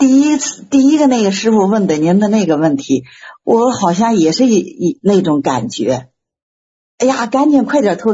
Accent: Shijiazhuang, Hebei, China; 我石家庄的。

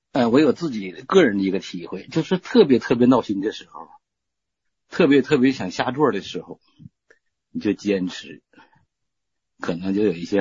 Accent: Jilin, China; 我是吉林的

